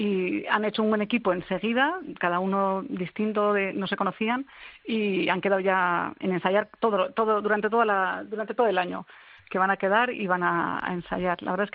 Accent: Basque Country, Spain; ya sabéis cómo somos los vascos, y aquí la discreción, el pudor y todo se nos junta

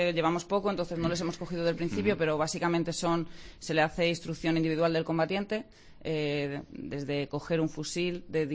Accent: Madrid, Community of Madrid, Spain; Soy de Madrid.

